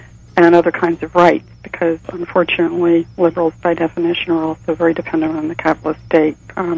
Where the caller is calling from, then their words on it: Washington, District of Columbia, United States; I'm calling from Northwest D.C.